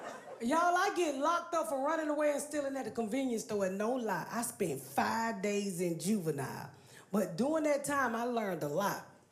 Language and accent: English; Atlanta, Georgia, United States; born or raised there